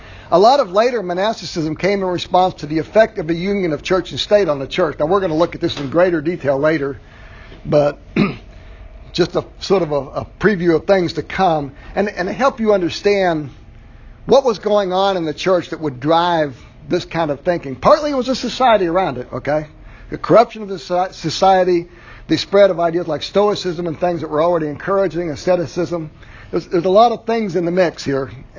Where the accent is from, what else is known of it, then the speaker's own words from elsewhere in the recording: Southwest, United States; we grew up in the Southwest. There are a lot of missions in the Southwest that reached out to Indian populations